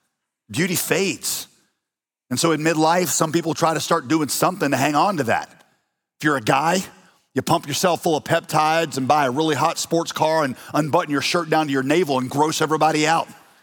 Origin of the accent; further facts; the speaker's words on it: United States; accent: American; I was like, am I just saying it in a weird American accent?